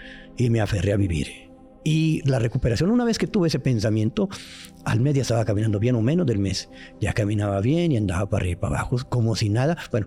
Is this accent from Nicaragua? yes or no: no; Matamoros, Tamaulipas, Mexico; also born or lived in Guadalupe, Nuevo León; Yo vivía en Juárez, en Guadalupe, Nuevo León, Monterrey, Guadalupe, y me regresé a Matamoros, Tamaulipas, de donde soy nativo.